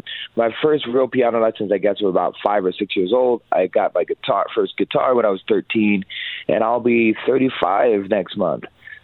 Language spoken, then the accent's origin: English; Haleiwa, Hawaii, United States; now in Pacific Northwest, United States; I grew up in Hawaii, so on the north shore of Oahu, a little town called Haleiwa. That's where I'm from. I recently moved out to Pacific Northwest about 2 years ago